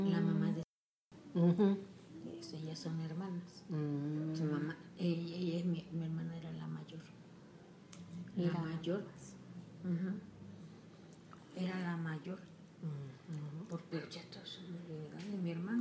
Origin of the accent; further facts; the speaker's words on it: Zamora, Michoacán, Mexico; Y la otra vive allá en Zamora, en mi tierra.